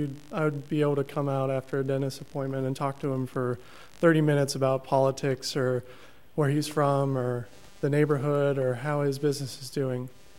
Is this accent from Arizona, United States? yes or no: yes; Mesa, Arizona, United States; Growing up in Mesa, I was taught sometimes what's legal is not always right.